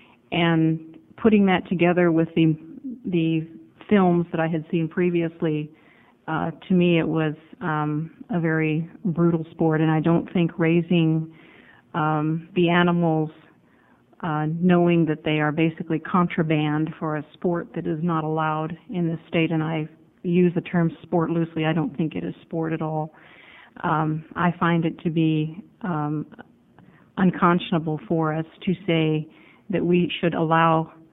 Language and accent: English; Arizona, United States; I came from Arizona where it was quite popular at one time.